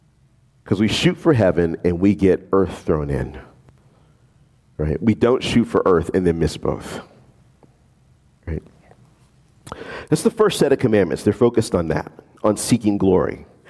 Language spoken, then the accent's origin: English; New Orleans, Louisiana, United States; because I'm from New Orleans. So I grew up eating all these different kinds of things that are part and parcel of being from New Orleans. It doesn't matter where I go. Ultimately, I'm a New Orleanian, right?